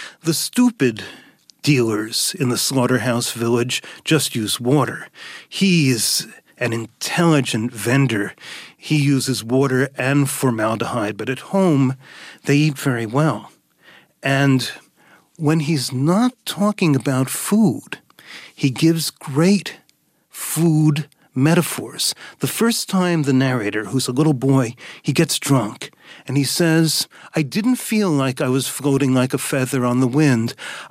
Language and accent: English; United States; this is a country where food means something different from what it's meant to us growing up in America.